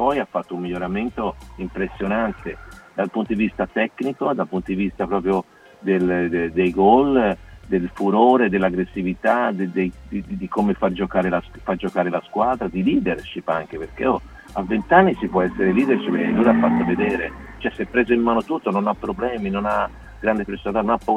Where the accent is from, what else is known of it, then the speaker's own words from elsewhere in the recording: Florence, Tuscany, Italy; No, perché sono di Firenze.